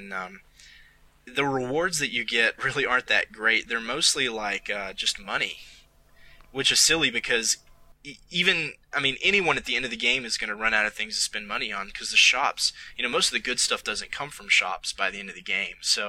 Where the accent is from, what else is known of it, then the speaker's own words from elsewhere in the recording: the South, United States; accent: Southern American; my southern accent coming in and out, because I've been around southern people, namely my family